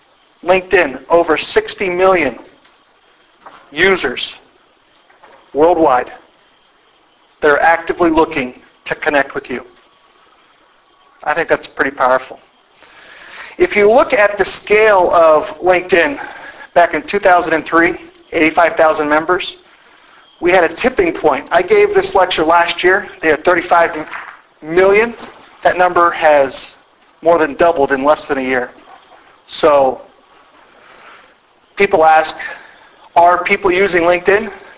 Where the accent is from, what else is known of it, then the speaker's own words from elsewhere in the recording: Cork, Munster, Ireland; accent: Cork; I usually start my presentations when I'm in Ireland by saying, as you can tell by my accent, I'm from Cork.